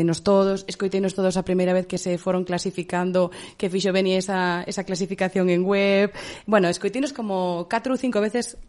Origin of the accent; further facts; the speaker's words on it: Ribeira, Galicia, Spain; É que son de Ribeira.